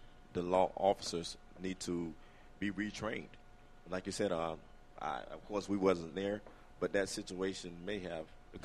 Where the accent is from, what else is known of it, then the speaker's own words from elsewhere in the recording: Miami, Florida, United States; in an encounter with police growing up in Miami.